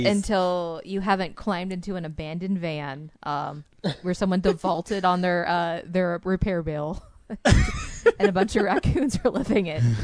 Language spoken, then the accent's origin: English; Oklahoma, United States; Yeah, I can eat chicken fried steak because I'm from Oklahoma.